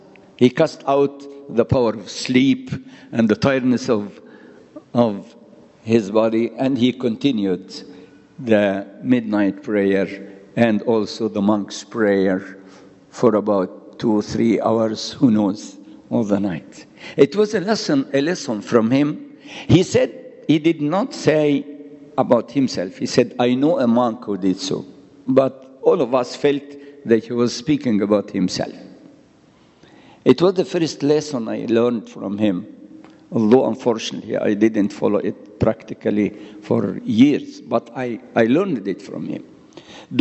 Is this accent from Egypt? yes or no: yes; Alexandria, Alexandria Governorate, Egypt; English is a second language; I'm from Alexandria, Taman. Some of you, or most of you, know that I am an Alexandrian.